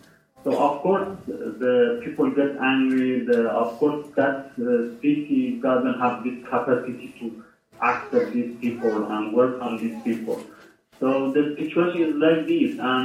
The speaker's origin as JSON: {"language": "English", "country": "Iran", "second_language": "English", "said": "I was born in Iran for 30 years, and I know that what is dictatorship system."}